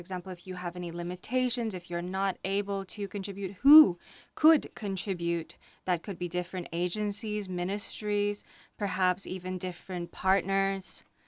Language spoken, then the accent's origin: English; France; English is a second language; I come from France, and right now, I should say my director's here somewhere in the room